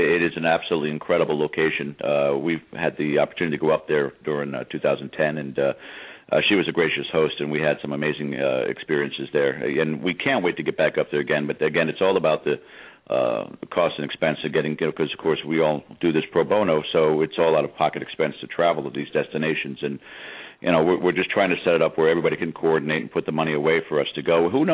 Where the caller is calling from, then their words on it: Florida, United States; in Florida.